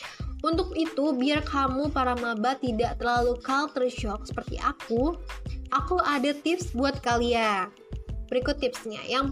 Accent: Padang, West Sumatra, Indonesia; soalnya aku pakai aku kamu. Dari Padang itu udah biasa.

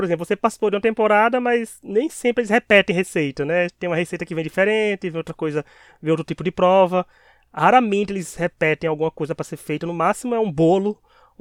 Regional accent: Paraíba, Brazil; Porque eu sou da Paraíba, então Pernambuco é meu estado vizinho.

